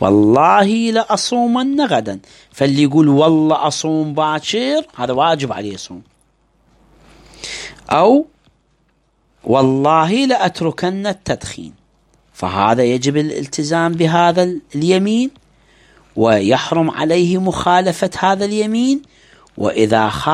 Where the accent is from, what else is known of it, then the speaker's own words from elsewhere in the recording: Iraq; هاي عندنا بالعراق